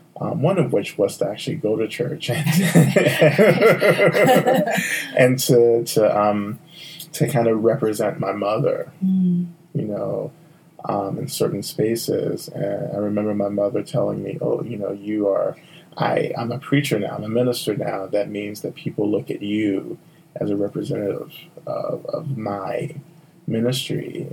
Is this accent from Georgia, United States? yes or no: yes; Georgia, United States; I really have to go back to being born and raised in the South, in Georgia, being in a context that felt very alien to me. In the Bible Belt, Deep South, you know, I grew up Christian in the church.